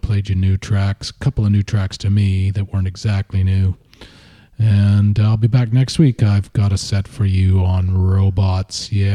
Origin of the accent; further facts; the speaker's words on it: Vancouver, British Columbia, Canada; from Vancouver, British Columbia, my hometown, also known as Caribou.